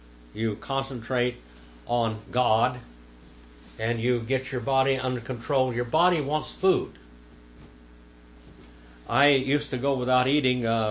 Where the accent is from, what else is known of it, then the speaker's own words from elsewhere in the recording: United States; I said, I'm American Indian.